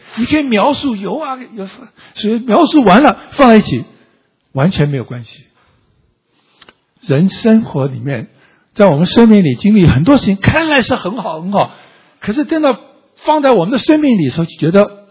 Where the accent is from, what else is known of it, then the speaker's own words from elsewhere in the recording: Taiwan; also born or lived in Kunming, China; 当我这个小时候长大在台湾，我身在昆明，但是解放前或者是沦陷前啊，看你从哪来，我父亲就去台湾，我们就跟着去。